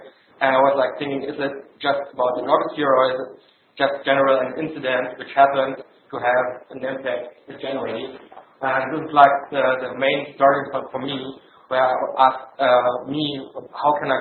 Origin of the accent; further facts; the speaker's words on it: St. Gallen, Switzerland; I'm from St. Gallen